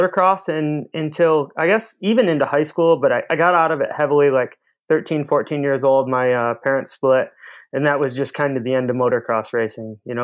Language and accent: English; Michigan, United States; So I grew up in Michigan, which is, if no one, knows about the Midwest or the USA, it's literally as flat as a board.